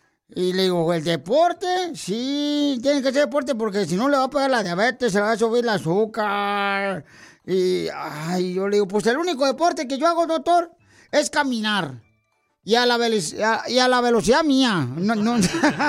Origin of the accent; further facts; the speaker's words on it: Sahuayo, Michoacán, Mexico; Yo de donde soy, no marche, teníamos una iglesia ahí en Saguay, Michoacán.